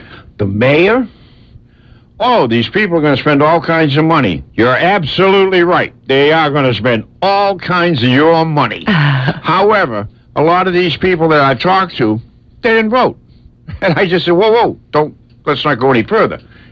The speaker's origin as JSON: {"language": "English", "town": "Boston", "region": "Massachusetts", "country": "United States", "said": "I come from Boston. That's an alien planet, you know."}